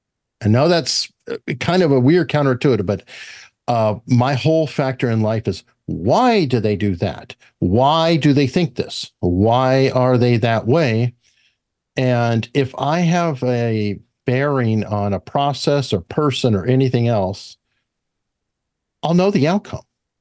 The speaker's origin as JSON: {"language": "English", "town": "Tucson", "region": "Arizona", "country": "United States", "tie": "born or raised there", "said": "I just said I grew up in Arizona. I lived on a ranch and we raised goats and I would milk goats twice a day, but I also went to the richest school in Tucson, Arizona"}